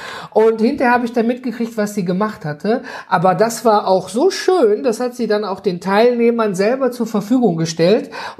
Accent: North Rhine-Westphalia, Germany; Ich komme hier aus dem Nordrhein-Westfalen.

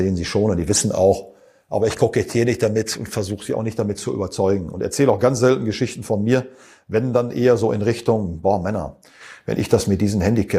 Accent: Westerkappeln, North Rhine-Westphalia, Germany; also born or lived in Gelsenkirchen / Lückendorf; Ich kam ja, auch wenn ich gebürtiger Gelsenkirchener war und in Lückendorf lange Zeit verbrachte, bis zum 9. bis 7. Jahr war, und dann aber im behüteten Westerkappeln, war schon eine andere Welt.

